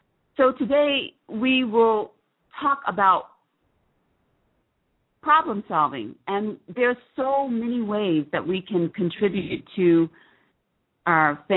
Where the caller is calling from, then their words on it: Saudi Arabia; I'm calling in from Saudi Arabia.